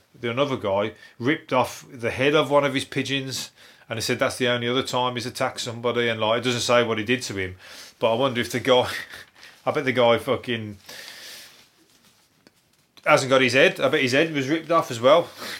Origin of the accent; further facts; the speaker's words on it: Birmingham, West Midlands, United Kingdom; I'm from Birmingham.